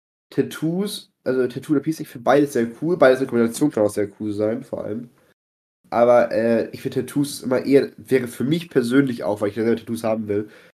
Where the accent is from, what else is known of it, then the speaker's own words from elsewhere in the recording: Germany; Also wir sind Deutsche